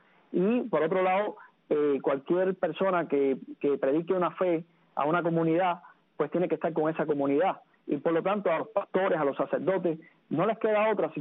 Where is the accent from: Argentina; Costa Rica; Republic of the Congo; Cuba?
Cuba; moved away; como pueblo cubano que somos también desde el exilio